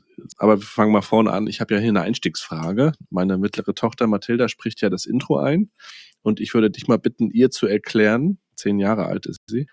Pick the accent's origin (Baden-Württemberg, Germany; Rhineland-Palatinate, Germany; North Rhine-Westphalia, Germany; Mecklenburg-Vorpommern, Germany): Mecklenburg-Vorpommern, Germany; kommt auch wie ich aus MV